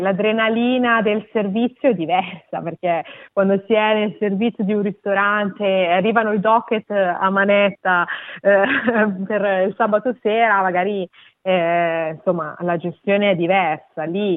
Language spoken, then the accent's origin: Italian; Garbagnate Milanese, Lombardy, Italy; moved away as an adult; now in Australia; Provincia di Milano, una ridente cittadina garbagnate milanese.